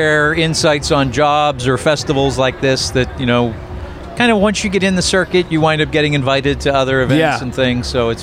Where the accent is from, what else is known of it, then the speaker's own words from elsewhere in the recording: Pittsburgh, Pennsylvania, United States; if I have a name placard that says I'm from Pittsburgh, I start talking to people